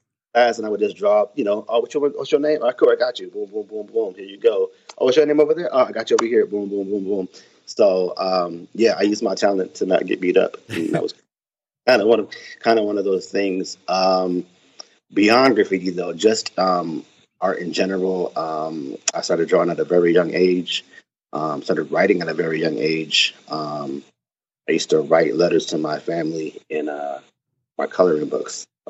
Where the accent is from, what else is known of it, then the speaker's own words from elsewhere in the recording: Baldwin Park, California, United States; So, San Gabriel Valley, Baldwin Park, California, born and raised, and then we kind of migrated here and there